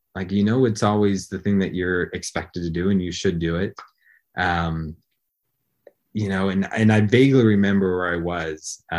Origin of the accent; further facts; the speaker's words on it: Arizona, United States; also born or lived in San Diego; so I grew up in Arizona, moved down to San Diego, and decided that I was going to go to a private Catholic college.